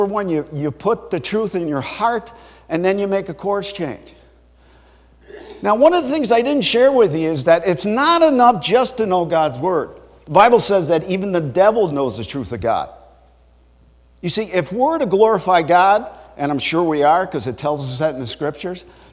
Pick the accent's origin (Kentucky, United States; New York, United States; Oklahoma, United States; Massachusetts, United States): New York, United States; Bronx; born there; I was born in the South Bronx. Most people don't get out of there alive.